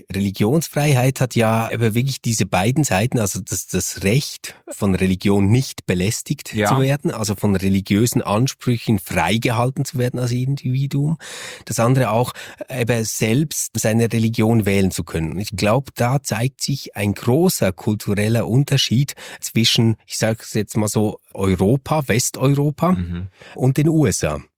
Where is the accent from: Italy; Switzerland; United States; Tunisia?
Switzerland; mir als Schweizer